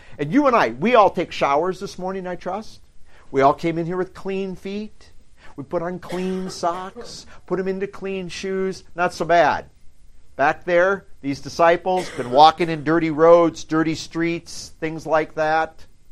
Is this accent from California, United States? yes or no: no; Britt, Iowa, United States; You know, I grew up near Britt, Iowa, where they had hobo days.